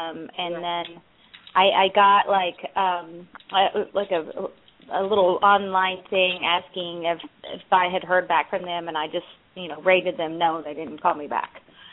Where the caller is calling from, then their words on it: California, United States; I'm calling from California.